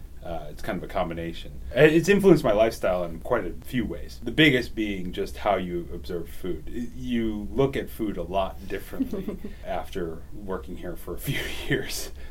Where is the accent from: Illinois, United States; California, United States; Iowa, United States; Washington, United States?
Illinois, United States; moved away as an adult; I came from Illinois, and my parents are still in Illinois.